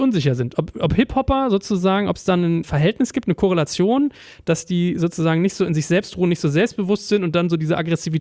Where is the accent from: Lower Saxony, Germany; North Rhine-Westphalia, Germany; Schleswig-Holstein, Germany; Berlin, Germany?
Berlin, Germany; in Berlin ist ja fast eher so, da war man als Deutscher ja fast in meinen Schulen immer so in der Minderheit